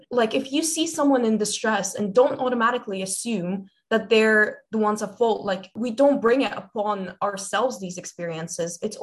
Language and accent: English; Cyprus; English is a second language; now in United Kingdom; I don't come from the UK. I come from Cyprus, which is in the Mediterranean.